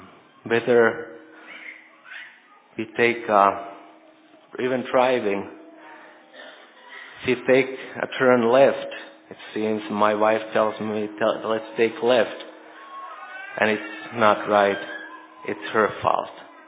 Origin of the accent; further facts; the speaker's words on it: Finland; Reminded me a lot about my home country, Finland.